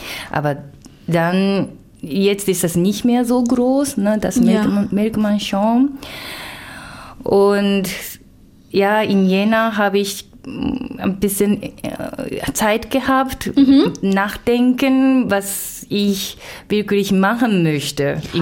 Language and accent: German; Japan; German is a second language; moved away as an adult; now in Germany; das bin ich dann gebürtige Japanerin.